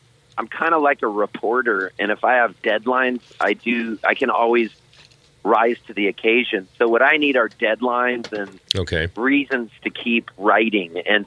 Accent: California, United States; moved away as an adult; also born or lived in Halifax, Nova Scotia, Canada; now in Nashville, United States; I'm a dual citizen. I was born up in Halifax, Nova Scotia, and then we moved when I was a kid to Southern California, and now I live in Nashville.

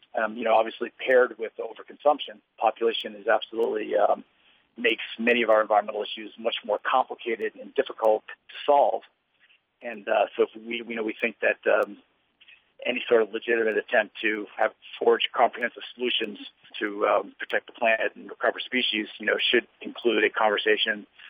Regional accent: Florida, United States; I grew up in Florida, and you know, had to deal with the loss of a lot of different special places due to sprawl and fisheries declining

